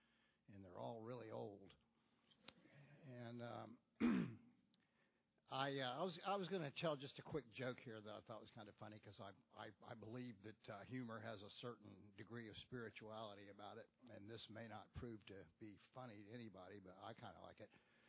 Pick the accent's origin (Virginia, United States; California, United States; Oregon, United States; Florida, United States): Florida, United States; Tampa; But anyway, I was born in Tampa, rare Tampa native.